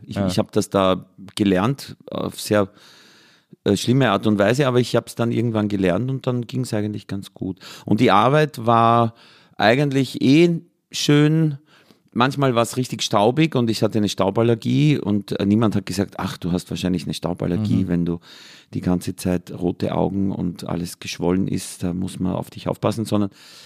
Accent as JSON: {"language": "German", "country": "Austria", "tie": "born or raised there", "said": "Weil wenn man von der Donau rauf geht, zu Fuß, ist man in einer halben Stunde bei dem Bauernhof, wo ich aufgewachsen bin."}